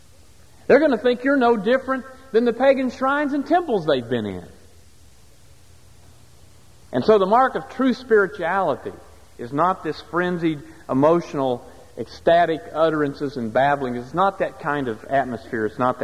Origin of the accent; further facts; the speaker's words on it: West Virginia, United States; Now, where I grew up in West Virginia, all of those were practiced in certain assemblies.